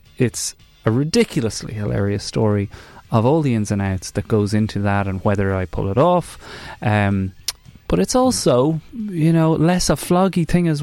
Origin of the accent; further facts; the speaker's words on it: Ireland; now in London, United Kingdom; I moved here 4 years ago from Ireland, I was baffled by some of the behaviour of some of the people in London.